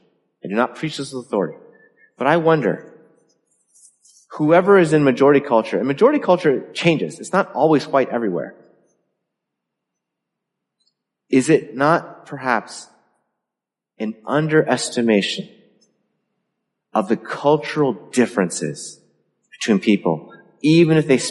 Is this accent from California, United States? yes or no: yes; California, United States; And I grew up in California. I was not a minority.